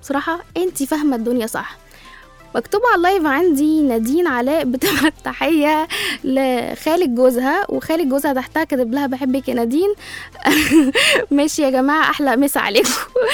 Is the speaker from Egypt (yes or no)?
yes; Egypt; وبعدين احنا برضو عندنا يعني كمصريين عندنا طبع غريب